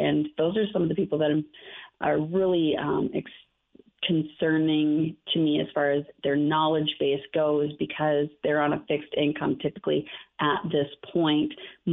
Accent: Minnesota, United States; now in Tucson, United States; Well, I'm originally from Minnesota. I think I've been doing pretty good, with the exception of just saying that word, is to keeping my accent under wraps.

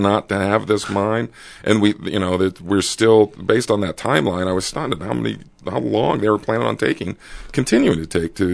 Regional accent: Phoenix, Arizona, United States; I grew up in Phoenix in the 70s and 80s. Downtown Phoenix was not a very nice place to go.

